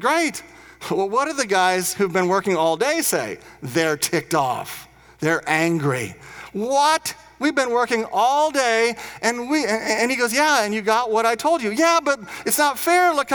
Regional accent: Indiana, United States; And so I come from Indiana down to Dallas, Texas, and I hear the gospel and I accept Jesus Christ, and I go back home a month later

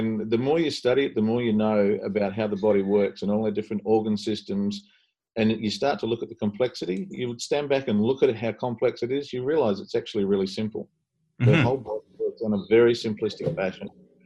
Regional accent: New Zealand; moved away as an adult; now in Australia; I grew up in New Zealand. So I did the high school there and then moved straight to Australia to study chiropractic in Melbourne and graduated and moved to the country

